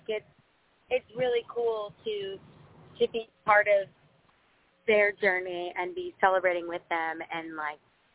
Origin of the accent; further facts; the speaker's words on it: Wisconsin, United States; like I'm from Wisconsin, I'm a Wisconsin girl through and through.